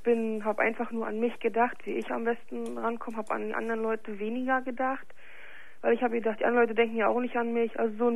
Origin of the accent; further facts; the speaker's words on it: East Germany, Germany; ich bin aus dem Osten